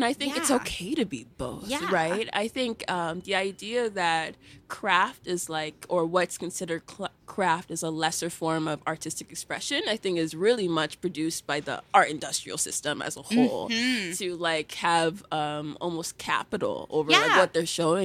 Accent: Nigeria; I love being Nigerian. Like, I love being African.

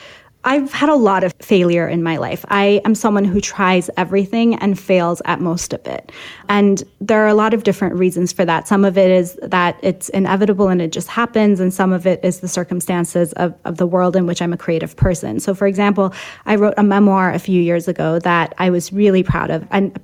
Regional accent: Iran; Even when I was growing up in Iran

